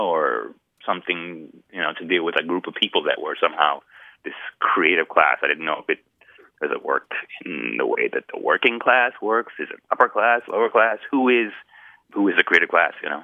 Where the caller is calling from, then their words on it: California, United States; I'm calling from Northern California, Humboldt State.